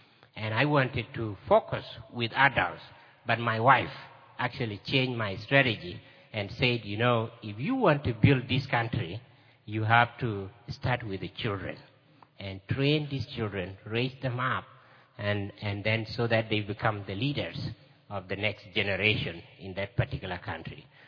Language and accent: English; South Sudan; I come from South Sudan, and, you know, it's a country that when you hear about its name, your heart has to break.